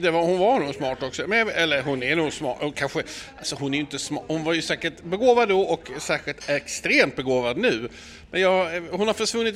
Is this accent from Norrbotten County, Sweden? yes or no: no; Skåne, Sweden; han tittade på det och det var så roligt och vi kom från Skåne och det gjorde han också